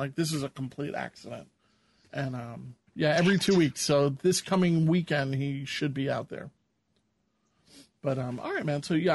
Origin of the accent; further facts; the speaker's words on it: Hewlett Harbor, New York, United States; also born or lived in Cedarhurst; So when I was growing up in Hewlett Harbor, we lived on this street called Pepperidge. I don't want to give the exact address. So I lived there probably until I was 9 or 10, and then we moved to Cedarhurst, so which is two towns away.